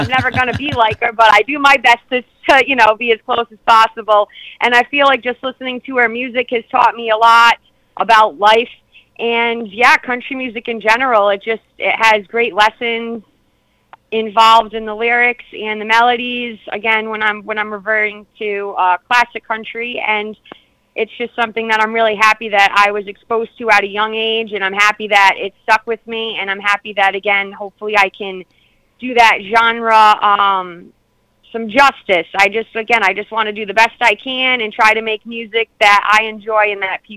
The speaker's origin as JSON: {"language": "English", "region": "Rhode Island", "country": "United States", "tie": "born or raised there", "said": "So I grew up in Rhode Island, which, again, most people don't think of country music when they think of Rhode Island."}